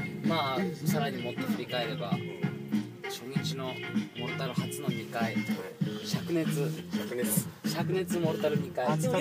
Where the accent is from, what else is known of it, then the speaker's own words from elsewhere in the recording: Ueda, Nagano, Japan; 僕らの地元の上田市というところから出てきたバンドといえば